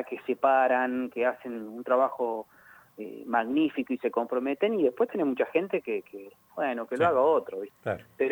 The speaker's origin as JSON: {"language": "Spanish", "town": "San Martín de los Andes", "region": "Neuquén", "country": "Argentina", "tie": "born or raised there", "said": "un gran saludo a toda la gente querida de mi ciudad natal."}